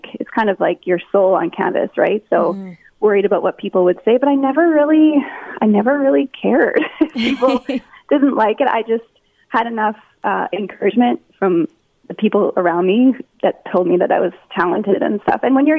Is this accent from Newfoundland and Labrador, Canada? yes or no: no; Edmonton, Alberta, Canada; I'm born and raised in Edmonton and been here ever since.